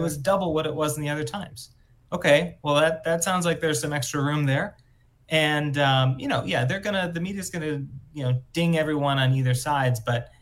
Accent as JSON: {"language": "English", "region": "Minnesota", "country": "United States", "tie": "born or raised there", "said": "Governor Walz was able to do in Minnesota, my home state"}